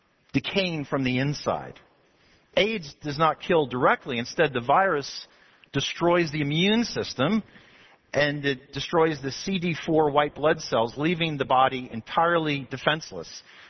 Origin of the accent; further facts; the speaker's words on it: Bloomingdale, New Jersey, United States; e house that I grew up in Bloomingdale, New Jersey, we had a yellow birch tree in the backyard